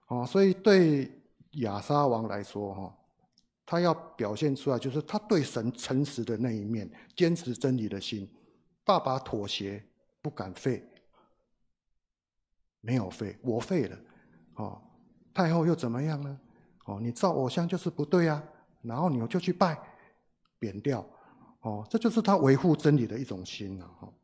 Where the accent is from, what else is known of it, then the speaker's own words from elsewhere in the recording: China; 就像我们中国人说的亲上加亲